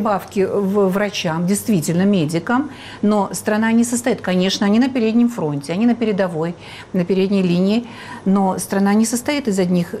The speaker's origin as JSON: {"language": "Russian", "region": "Moscow", "country": "Russia", "said": "Вот мы сейчас ездим, москвичи, и читаем"}